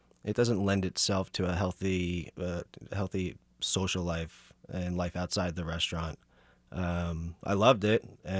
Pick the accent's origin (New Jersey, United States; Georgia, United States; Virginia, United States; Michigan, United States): New Jersey, United States; now in Kansas City, United States; I'm originally from New Jersey. That's why I talk like this.